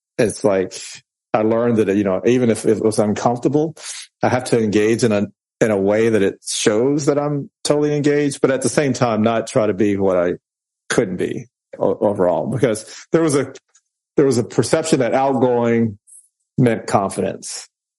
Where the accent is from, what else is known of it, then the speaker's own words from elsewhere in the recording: Virginia, United States; I grew up in Virginia. So just kind of outside of Charlottesville, Virginia, in a small town. So I'm native of Virginia. Spent most of my time though in Northern Virginia.